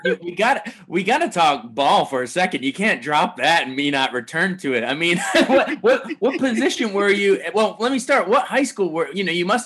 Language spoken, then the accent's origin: English; Maryland, United States; In my high school. I'm from Maryland.